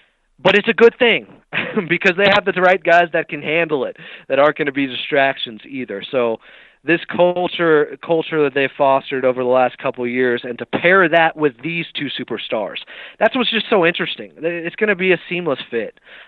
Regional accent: Sacramento, California, United States; Because I grew up in Sacramento, right?

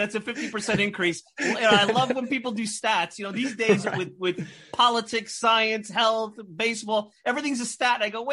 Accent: Brooklyn, New York, United States; Like, I grew up in Brooklyn.

